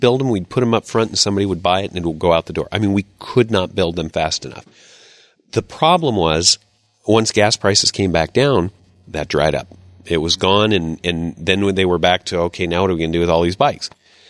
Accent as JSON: {"language": "English", "region": "Iowa", "country": "United States", "tie": "born there", "said": "I was a kid that grew up, I was born in Iowa."}